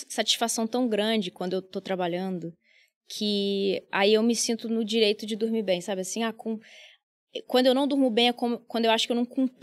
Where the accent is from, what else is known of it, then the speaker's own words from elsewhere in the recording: Rio de Janeiro, Brazil; me preocupa como carioca, assim, o que está acontecendo com a cidade